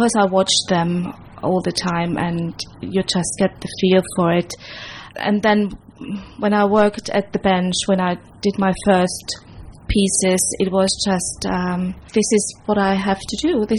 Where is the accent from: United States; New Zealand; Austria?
Austria; I'm from Austria. I was born in Austria into a family of jewellers and goldsmiths.